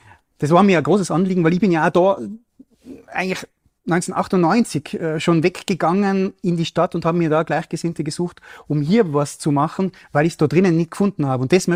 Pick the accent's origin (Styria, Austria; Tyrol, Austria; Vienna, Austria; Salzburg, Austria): Tyrol, Austria; Matrei am Brenner; ich komme ja aus dem Raum Matrei am Start